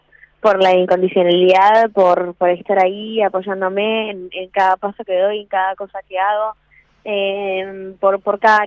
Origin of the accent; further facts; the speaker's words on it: Buenos Aires, Argentina; estoy tampoco en Buenos Aires, en mi país, que cuando estoy quiero estar con ellos